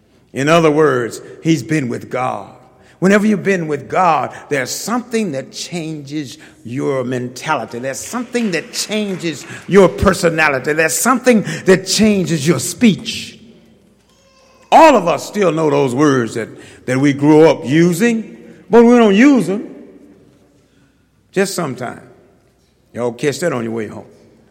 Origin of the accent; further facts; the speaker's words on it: Dallas, Texas, United States; When I grew up in South Dallas, there were men who used to sit outside the barber shop.